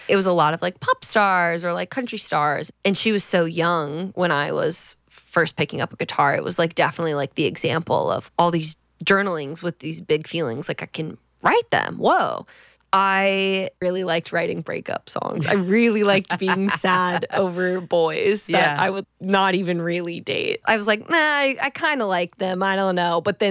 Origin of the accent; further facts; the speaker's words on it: Kissimmee, Florida, United States; born there; moved away as an adult; also born or lived in Nashville; now in Los Angeles, United States; I was born in Kissimmee, Florida, and I'm an eldest daughter. When I was 18, I moved to Nashville, and that's where I started my career. And then I moved out to LA.